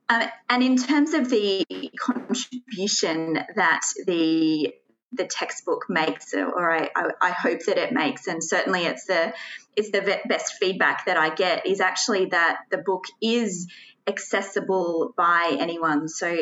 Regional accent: Australia; I'm an Australian. I grew up in Australia. I went to Sydney University

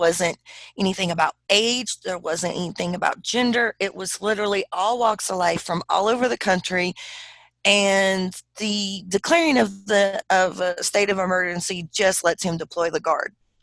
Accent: Virginia, United States; Not on our part, because I'm from Virginia.

